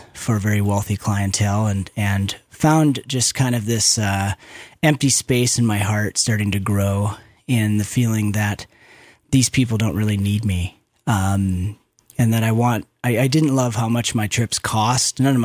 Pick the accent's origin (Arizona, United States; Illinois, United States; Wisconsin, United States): Wisconsin, United States; moved away as an adult; now in Idaho, United States; Well, I grew up in Wisconsin, and I moved to Idaho when I was 18 years old to attend University of Idaho